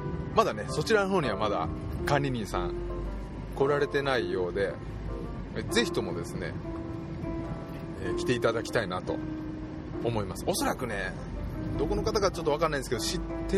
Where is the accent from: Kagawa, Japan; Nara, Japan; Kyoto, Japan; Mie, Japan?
Nara, Japan; Totsukawa; うちの地元は奈良県十津川村なんですけども、1、2、3、ダムがですね4つあるんですよ。大きなダムですよ。発電ダムですね。